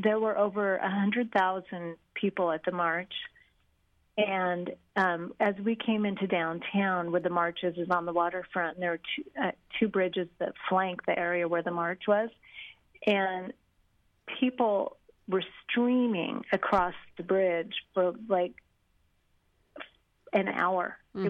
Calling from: Portland, Oregon, United States; I'm actually calling from Portland, Oregon.

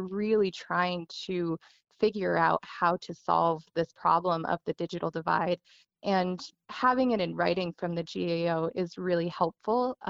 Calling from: Navajo Nation, United States; I'm speaking from the Navajo Reservation, some places you literally can't even get a cell phone signal.

